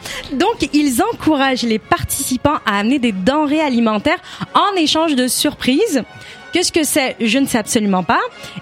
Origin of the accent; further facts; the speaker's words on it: Quebec, Canada; accent: Québécois; j'ai l'accent québécois qui ressort, j'avoue.